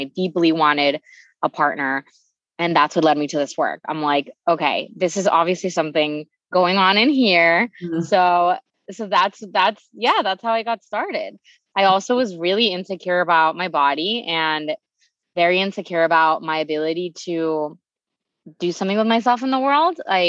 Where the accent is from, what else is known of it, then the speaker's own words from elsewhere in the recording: Venezuela; So I am originally from Venezuela. I grew up in a very sheltered Jewish community.